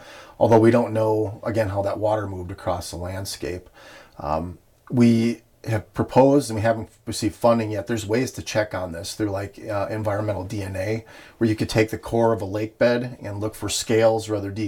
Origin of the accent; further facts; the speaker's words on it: Stevens Point, Wisconsin, United States; I grew up in Stevens Point.